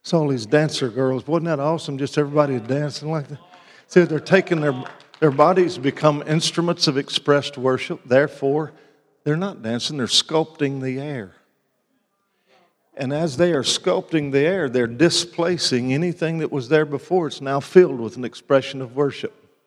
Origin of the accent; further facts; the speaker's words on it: Chicago, Illinois, United States; I'm from Chicago. Chicago, you know, it's cold, sort of monotone, if you will, or monotonous